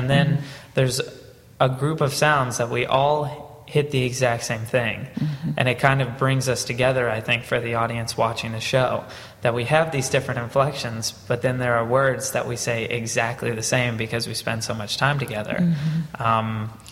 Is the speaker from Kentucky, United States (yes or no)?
yes; Kentucky, United States; accent: Southern drawl; Because it's essentially a southern drawl. Mm-hmm. And I was raised in Kentucky, and I had just spent the last, you know, 7 years of my life kicking that habit.